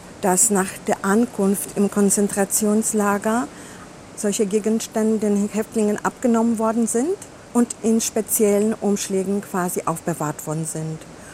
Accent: Poland; wenn du richtig als Polin liest, also ich

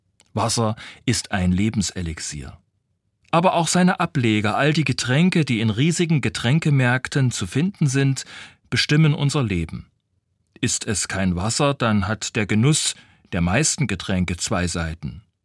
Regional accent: Leipzig, Saxony, Germany; Ich komme aus Leipzig

